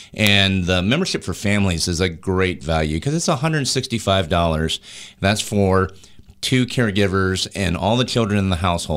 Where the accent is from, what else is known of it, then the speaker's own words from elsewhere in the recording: Orlando, Florida, United States; I grew up here in Orlando. I went to the Science Center when I was a kid.